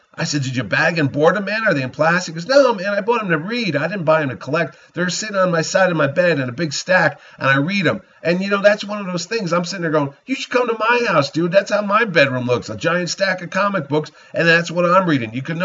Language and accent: English; Connecticut, United States; I'm from Connecticut.